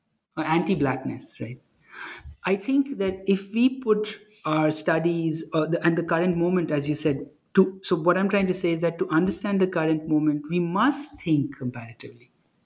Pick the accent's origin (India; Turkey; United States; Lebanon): India; I was growing up in India